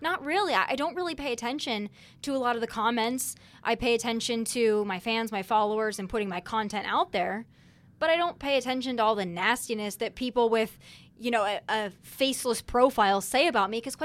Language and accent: English; Midwest, United States; Like I said, I grew up in the Midwest. I grew up with two very hardworking parents who worked very hard for everything that they have.